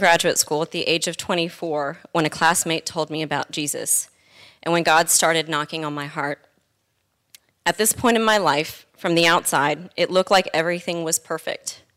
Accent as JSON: {"language": "English", "town": "Charlotte", "region": "North Carolina", "country": "United States", "tie": "born or raised there", "said": "I was born in the United States to a Hindu family. I was raised for most of my life in Charlotte, North Carolina, a place where some would call it the buckle of the Bible Belt"}